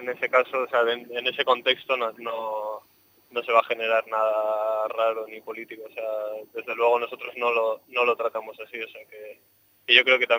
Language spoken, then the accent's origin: Spanish; Pamplona, Navarre, Spain; tampoco te creas que yo soy de Pamplona, que bueno, aquí también se habla euskera